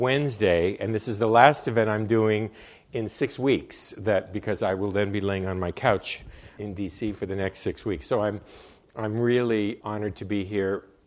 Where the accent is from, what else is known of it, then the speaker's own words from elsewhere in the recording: Los Angeles, California, United States; also born or lived in Budapest, Hungary; I was born in Budapest in 1954, and we came to the U.S. in 1956 when I was two during the Hungarian Revolution. I grew up in Los Angeles